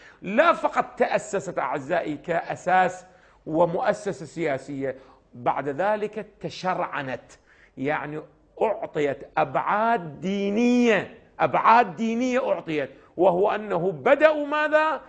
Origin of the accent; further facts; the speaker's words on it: Iraq; الآن إحنا التجربة الآن عندنا في العراق واضحة